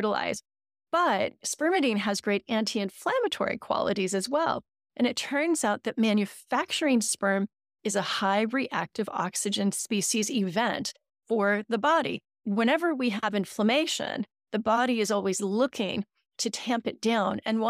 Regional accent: California, United States; now in Oxford, United Kingdom; I know you're based in San Diego, and I'm originally from Orange County, so I'm a Southern Californian, but I live in Oxford, England now

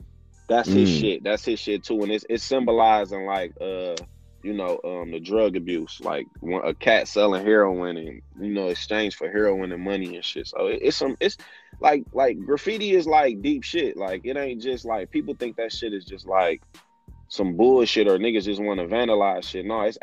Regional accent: Michigan, United States; my mom worked at Henry Ford Hospital, bro. Like, I stayed on Finkel and Evergreen. My grandmother, I grew up really on Joy Road in Whitfield.

